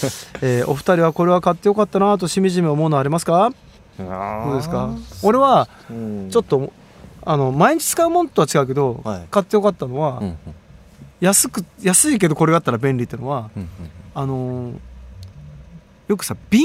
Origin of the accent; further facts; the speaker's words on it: Zenibako, Hokkaido, Japan; also born or lived in Sapporo; で6歳からゼニバコに引っ越して、今も実家はゼニバコにあるんだけど